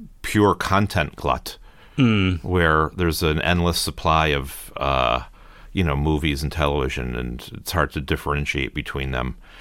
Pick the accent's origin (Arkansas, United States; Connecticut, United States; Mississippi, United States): Connecticut, United States; Durham; I grew up in Central Connecticut. In a town called Durham, Connecticut.